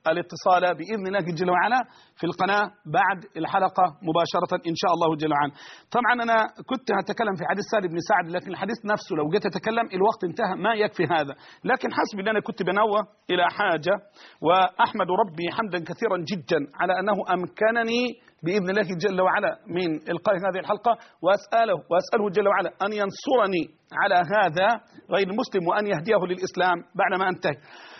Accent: Egypt

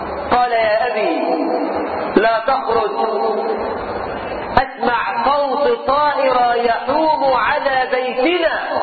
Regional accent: Egypt; نحن كمصريين

